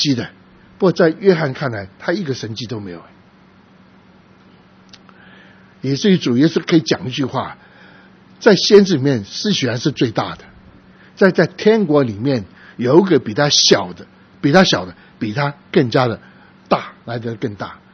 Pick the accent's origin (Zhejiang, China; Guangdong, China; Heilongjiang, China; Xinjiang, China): Guangdong, China; 我们广东人讲的话就轰轰烈烈，